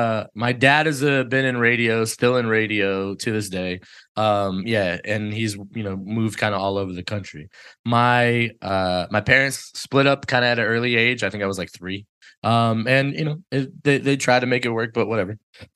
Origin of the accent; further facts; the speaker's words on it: Detroit, Michigan, United States; born there; So I was born in Detroit. So like, I'm not originally from Connecticut.